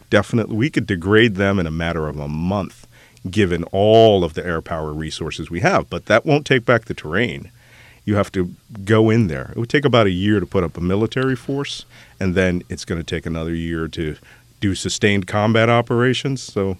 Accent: Philadelphia, Pennsylvania, United States; Yeah, I grew up in Philadelphia.

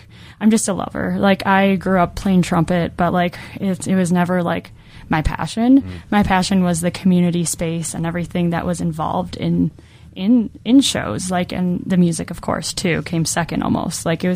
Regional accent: Minnesota, United States; I'm from Minnesota, so … was always huge.

